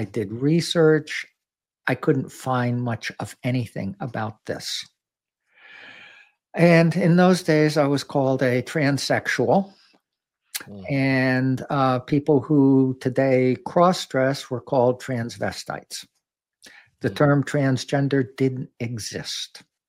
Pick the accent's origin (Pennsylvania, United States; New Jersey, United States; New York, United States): New York, United States; Fishkill; And I grew up in Fishkill, New York, about 40 miles north of New York City.